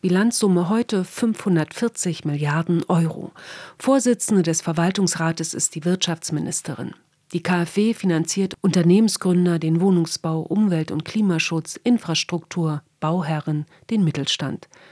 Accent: East Berlin, Berlin, Germany; Denn groß geworden bin ich in Ost-Berlin und dort ging ich im Konsum einkaufen.

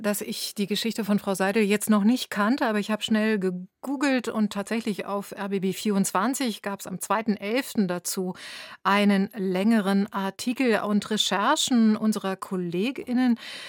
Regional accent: Berlin, Germany; und das als Berlinerin, die immer mal einen Blick nach Potsdam wirft, erlebe ich Potsdam als in vieler Hinsicht umstrittenes Pflaster

